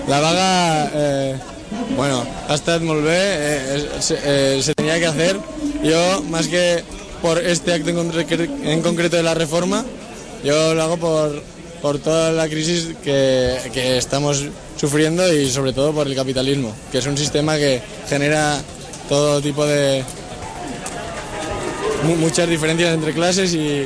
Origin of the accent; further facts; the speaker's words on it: Navarre, Spain; yo como no soy de aquí, soy de Navarra, pues en Navarra también, pues, podemos hacer cosas, pero vaya.